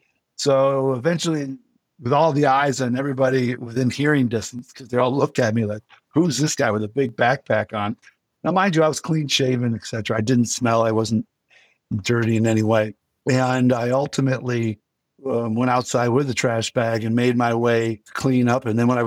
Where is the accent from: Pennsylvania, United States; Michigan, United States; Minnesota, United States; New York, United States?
New York, United States; because I grew up in Western New York, we would believe that it would happen to us.